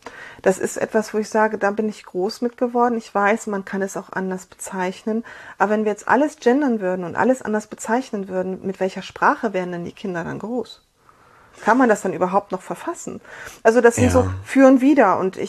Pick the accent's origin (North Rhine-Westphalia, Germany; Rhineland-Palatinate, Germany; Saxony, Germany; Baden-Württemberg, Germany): Saxony, Germany